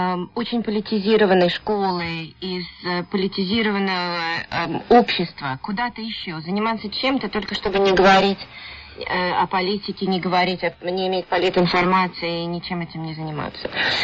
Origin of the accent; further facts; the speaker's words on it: Moscow, Russia; Мы оба из Москвы, и появились первые кружки бального танца.